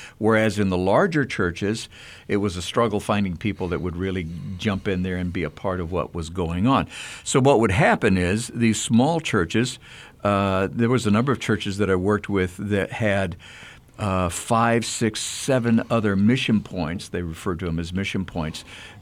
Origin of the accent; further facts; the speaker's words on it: Honduras; So growing up in Honduras